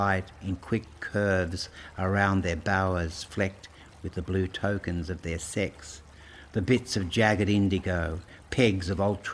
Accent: Balmoral, New South Wales, Australia; also born or lived in Neutral Bay / Hawkesbury; I just visualise what it was like growing up in Balmoral or Neutral Bay or the Hawkesbury

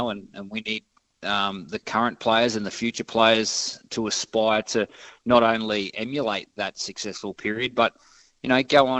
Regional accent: Queensland, Australia; But I suppose growing up in North Queensland, you know, this team was an inspiration to me.

